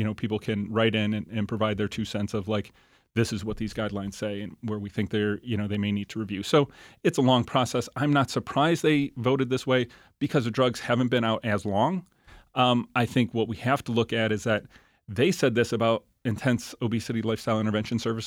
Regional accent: Rochester, United States; I grew up in Rochester, trained outside the area, came back here in 2001, been here since

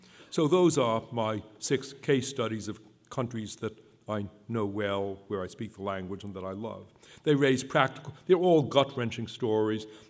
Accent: Boston, Massachusetts, United States; now in Los Angeles, United States; I was born and grew up in Boston. I moved from Boston to Los Angeles in 1966, and so I spent the greater part of my life, the last 53 years, in Los Angeles.

